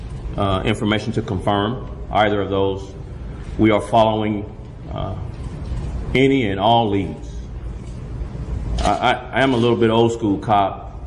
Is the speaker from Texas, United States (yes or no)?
yes; Dallas, Texas, United States; I grew up here in Texas. I'm third generation Dallasite.